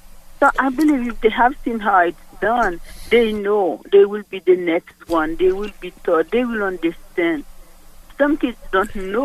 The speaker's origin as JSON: {"language": "English", "country": "Haiti", "second_language": "English", "said": "I'm from Haiti. I speak French, yes."}